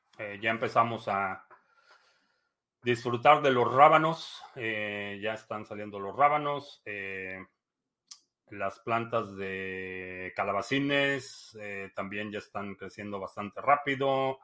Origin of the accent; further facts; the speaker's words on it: Mexico City, Mexico; born there; Soy de Chilangolandia, sí. Nací en la Ciudad de México.